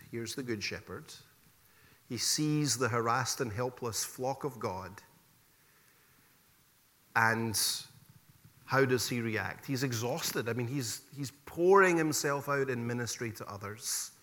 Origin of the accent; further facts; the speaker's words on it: Scotland, United Kingdom; in my hometown, there's 5 million people and I think 7 or 8 million sheep. My home country in Scotland.